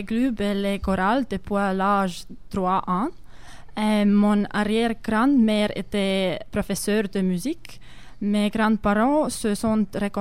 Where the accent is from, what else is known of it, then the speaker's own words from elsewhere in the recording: Tallinn, Harju County, Estonia; French is a second language; moved away as an adult; also born or lived in Sweden; now in Bordeaux, France; Je viens d'Estonie, de Tallinn, la capitale. En fait, je suis née en Suède et mon père est finlandais. J'ai 24 ans